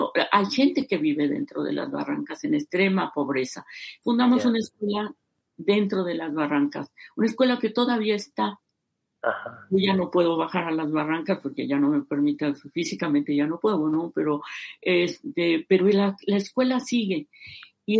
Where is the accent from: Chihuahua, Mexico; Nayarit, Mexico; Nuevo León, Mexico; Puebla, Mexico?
Puebla, Mexico; born there; Nací en Puebla, pero mi mamá me dijo, no, Puebla no, tú eres veracruzana, y me hizo ser veracruzana por elección propia, ¿no?